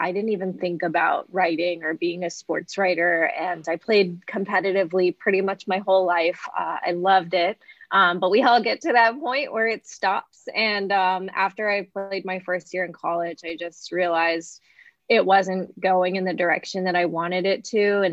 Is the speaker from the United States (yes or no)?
yes; Los Angeles, California, United States; Yeah, when I was 10 years old, I grew up in Los Angeles.